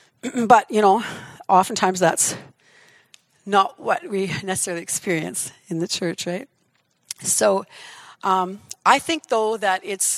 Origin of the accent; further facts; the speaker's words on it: Yorkton, Saskatchewan, Canada; we're from Yorkton and have been pastoring there for a while.